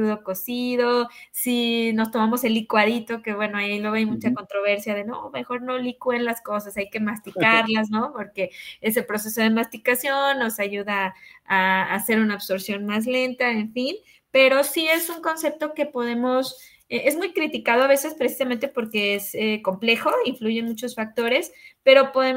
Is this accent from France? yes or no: no; Mexico; porque como población mexicana, pues hay una alta tendencia a desarrollar problemas de metabolismo.